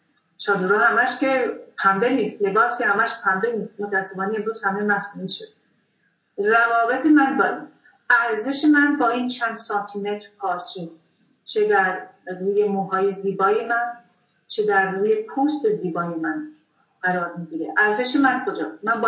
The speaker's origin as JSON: {"language": "Persian", "country": "Iran", "tie": "born or raised there", "said": "به عنوان یک زن 70 ساله که در جامعه سنتی بزرگ شدم، جامعه مثل ایران"}